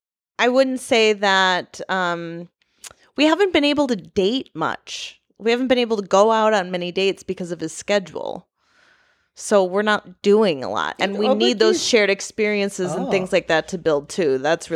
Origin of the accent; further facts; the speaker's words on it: Wisconsin, United States; I'm from Wisconsin. Lots of people don't travel.